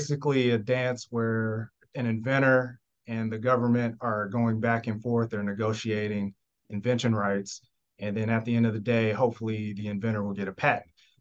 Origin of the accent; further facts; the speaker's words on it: Georgia, United States; I'm a Georgia boy. I was raised in Georgia, not born here, but definitely raised.